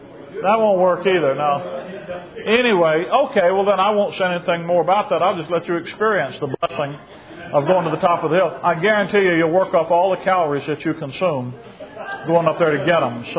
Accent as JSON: {"language": "English", "town": "Chicago", "region": "Illinois", "country": "United States", "said": "I'm from Chicago."}